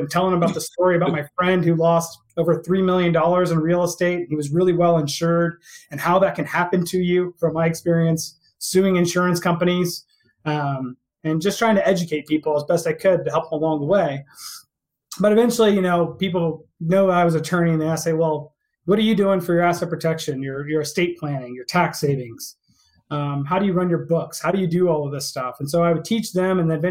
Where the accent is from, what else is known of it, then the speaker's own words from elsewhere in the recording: Houston, Texas, United States; I was born and raised in Texas, out in Houston.